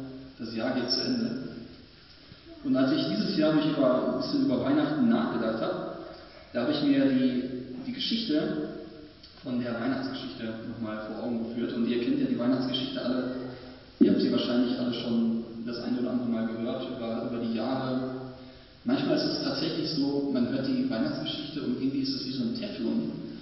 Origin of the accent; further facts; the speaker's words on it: Oer-Erkenschwick, North Rhine-Westphalia, Germany; Ich fühle mich immer wohl, wenn ich wieder hier bin in meiner Heimat.